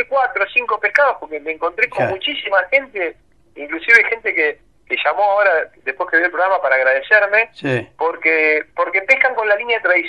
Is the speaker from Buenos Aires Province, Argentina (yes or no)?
yes; La Plata, Buenos Aires Province, Argentina; aquellos que somos del Partido de la Plata, de Buenos Aires, estamos a 150, 200 kilómetros